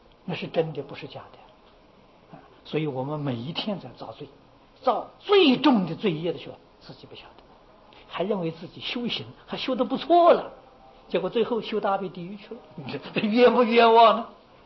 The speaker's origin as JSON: {"language": "Chinese", "country": "China", "said": "我们就是我们中国人常讲"}